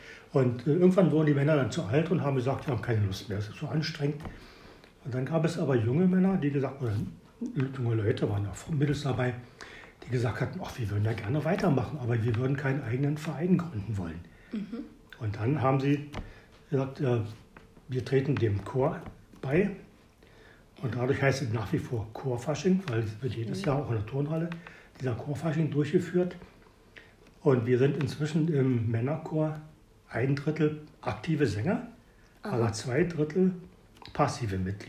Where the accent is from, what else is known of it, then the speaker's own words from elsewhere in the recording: Neubrandenburg, Mecklenburg-Vorpommern, Germany; also born or lived in Zittau / Potsdam; Ich komme ja eigentlich aus Neubrandenburg, habe in Zittau gewohnt, in Potsdam und seit 25 Jahren jetzt hier in Kaputt.